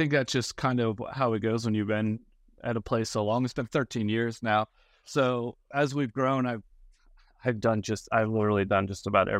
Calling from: Melbourne, Florida, United States; Sunny Melbourne, Florida, the ideal spot for backpacking.

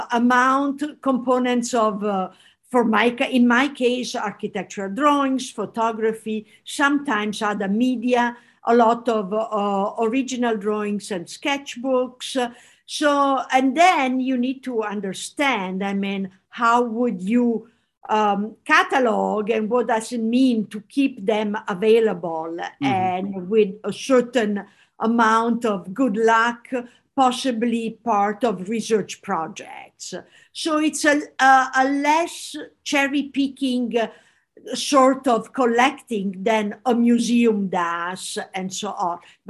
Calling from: Los Angeles, California, United States; So I'm joining from Los Angeles.

